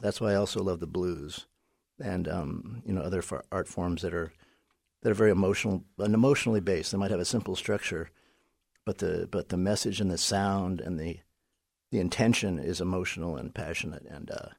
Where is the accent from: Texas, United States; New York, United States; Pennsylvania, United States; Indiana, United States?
Indiana, United States; Indianapolis; I came from Indianapolis, Indiana.